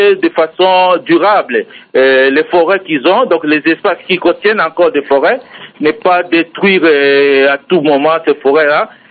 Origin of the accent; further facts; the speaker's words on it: DR Congo; chez nous en RDC